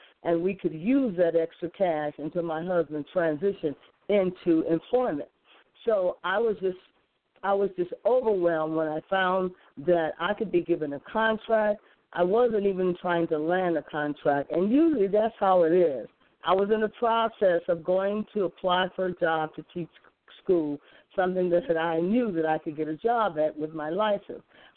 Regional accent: Gary, Indiana, United States; He immediately noticed that I was from Gary, Indiana, and formed kinship with my family

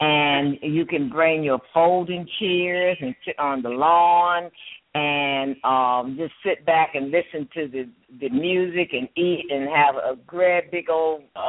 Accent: Maryland, United States; I am originally from Maryland, so that's my home base, okay?

